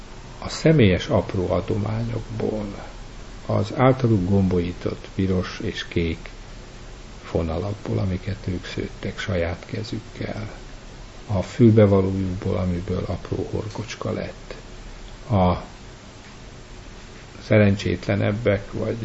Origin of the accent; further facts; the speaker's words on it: Szabolcs-Szatmár-Bereg, Hungary; Régi parasztházak, legalábbis ott Nyíregyháza környékén, ahol én felnőttem